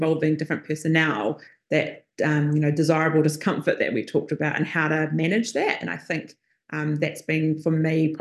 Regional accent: New Zealand; I'm from New Zealand.

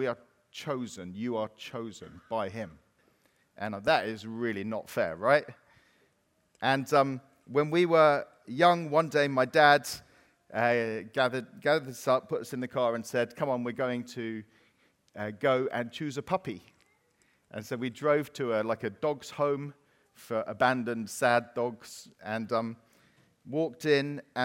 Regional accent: England, United Kingdom; And I think, as English people, we struggle to comprehend the grace of God because it's not fair.

